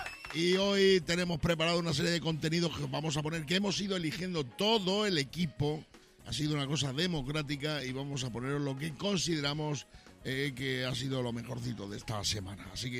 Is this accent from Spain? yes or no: yes; Badajoz, Extremadura, Spain; yo soy de Badajoz, tío. Y para ir en tren a Badajoz no te lo cuento.